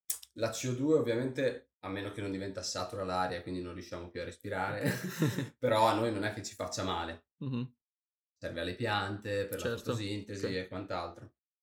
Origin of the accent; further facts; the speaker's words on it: Imola, Emilia-Romagna, Italy; vengo da Imola, studio attualmente a Bologna, la magistrale in fisica del sistema Terra.